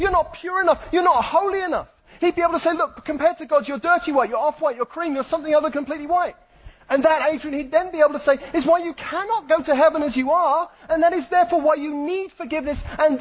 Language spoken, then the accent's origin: English; United Kingdom; because I'm British.